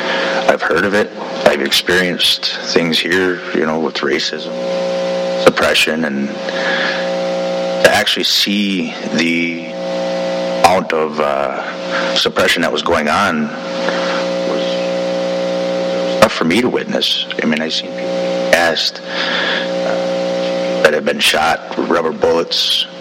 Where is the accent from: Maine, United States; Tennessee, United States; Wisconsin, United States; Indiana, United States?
Wisconsin, United States; Oneida Reservation; I come from the Oneida Reservation, not too far north of here.